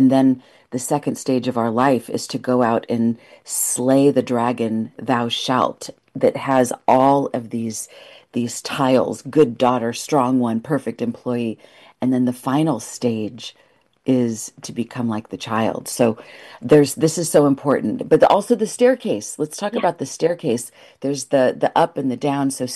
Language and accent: English; United States; am American, but my